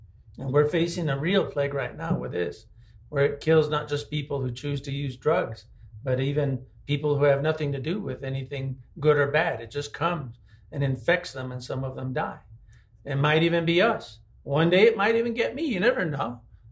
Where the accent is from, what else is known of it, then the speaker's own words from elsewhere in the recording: New Mexico, United States; I grew up in New Mexico. There are no palm trees here.